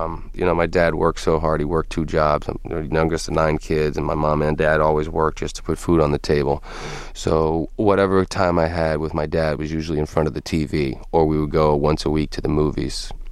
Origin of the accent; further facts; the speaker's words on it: Massachusetts, United States; I'm from Massachusetts, so I don't know the laws.